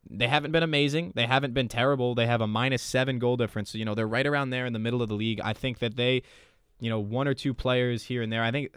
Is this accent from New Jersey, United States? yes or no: yes; New Jersey, United States; teams that I would play against growing up in North Jersey.